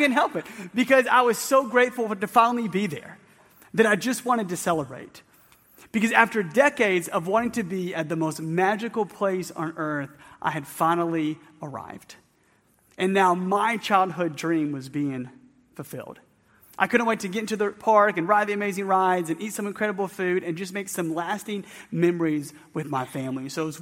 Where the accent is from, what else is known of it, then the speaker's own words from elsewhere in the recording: Atlanta, Georgia, United States; See, I grew up in Atlanta, and a dream of mine as a child was to go to Disney World.